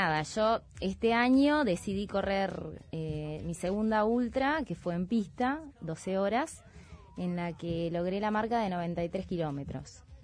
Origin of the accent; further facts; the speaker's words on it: Salto, Uruguay; hace 6, 7 años, me vine a Montevideo a correr mis primeros 10K, 5, pues yo soy salteña.